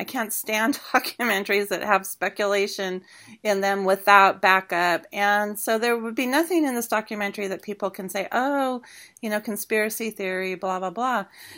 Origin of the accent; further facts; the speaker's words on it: Los Angeles, California, United States; I mean, I'm born and raised in Los Angeles. My mom lived there since she was four